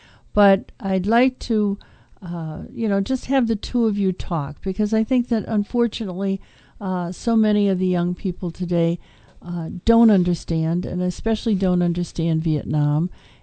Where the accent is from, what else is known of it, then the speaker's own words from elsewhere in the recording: Wisconsin, United States; And I grew up in Wisconsin, but it was very honorable.